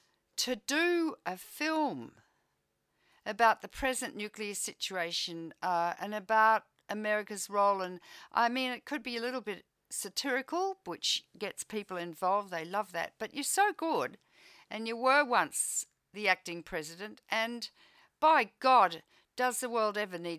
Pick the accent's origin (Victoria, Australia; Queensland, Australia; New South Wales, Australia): Victoria, Australia; Never heard of it, and I grew up in Victoria.